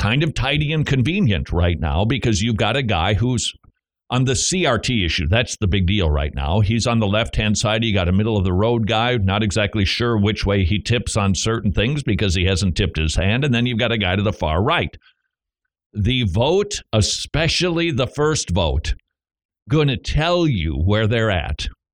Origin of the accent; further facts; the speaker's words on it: Minnesota, United States; I'm from Minnesota, and I remember the Hee-haw better than the boy from Tennessee.